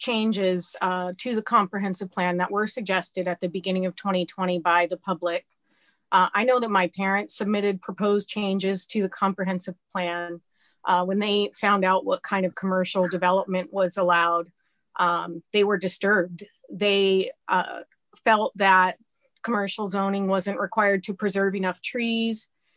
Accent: Black Diamond, Washington, United States; I live in Bellevue. And I grew up in Black Diamond

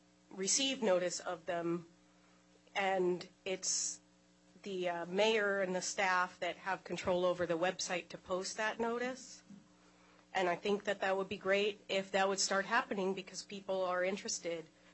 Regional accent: Black Diamond, Washington, United States; also born or lived in Bellevue; I'm from Bellevue, and I grew up in Black Diamond.

